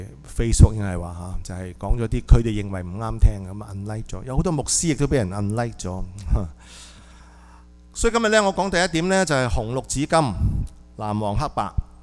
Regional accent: Hong Kong; 我哋作為香港人嚇，喺現在香港咧係好分清界線嘅裏邊咧，

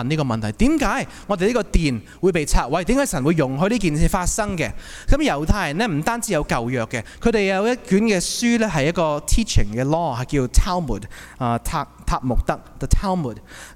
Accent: Hong Kong; 我哋睇到身為香港人，可能睇到當時日軍去攻陷香港

